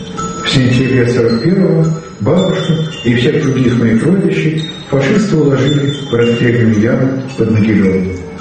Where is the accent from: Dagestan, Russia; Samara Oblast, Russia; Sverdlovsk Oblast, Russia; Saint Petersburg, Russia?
Saint Petersburg, Russia; born there; Мне 75. Я родился в Ленинграде. Пережил блокаду.